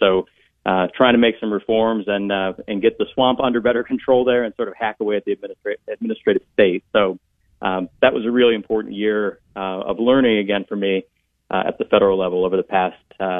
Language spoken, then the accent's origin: English; Berea, Ohio, United States; Well, first of all, I'm a local guy. I grew up in Berea, where I still live.